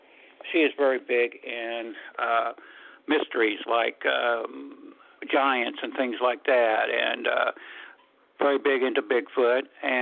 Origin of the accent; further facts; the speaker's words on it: Louisville, Kentucky, United States; I'm from Louisville, Kentucky. I'm calling from Louisville, Kentucky.